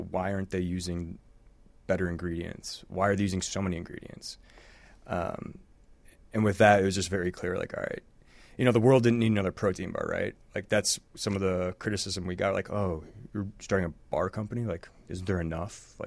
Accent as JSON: {"language": "English", "town": "Glen Ellen", "country": "United States", "tie": "born or raised there", "said": "Yeah, so I grew up in Glen Ellen."}